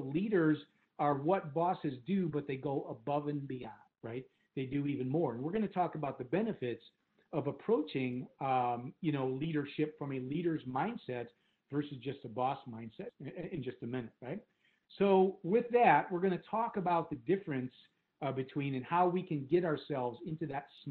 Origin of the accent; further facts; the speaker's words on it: Michigan, United States; also born or lived in Chicago; I was born and raised in Michigan and spent most of my life here. The one exception was when I lived in Chicago for 10 years.